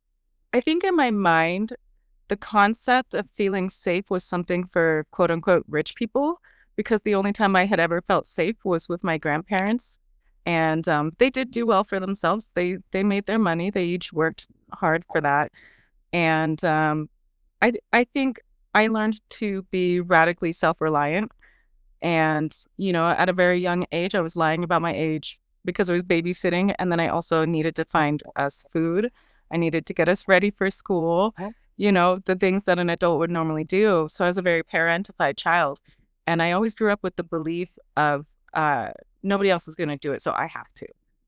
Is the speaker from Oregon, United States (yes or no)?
yes; Oregon, United States; also born or lived in Seattle, United States; So I grew up mostly in Oregon. I was born in Seattle. She moved us down to Oregon.